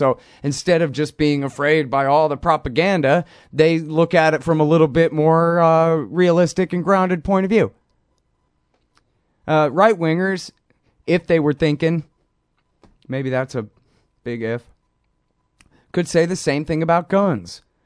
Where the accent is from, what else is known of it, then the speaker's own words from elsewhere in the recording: Texas, United States; maybe it's just because I'm from Texas and I've grown up around armed people with rifles in the back windows of their trucks my whole life